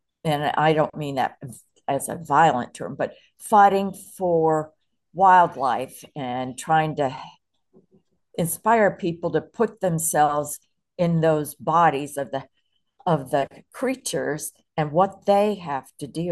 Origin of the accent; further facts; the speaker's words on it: Pittsburgh, Pennsylvania, United States; Another time, I remember when I was even younger, six or something, we grew up in Pittsburgh, Pennsylvania, and I used to play with my little gang on the railroad tracks.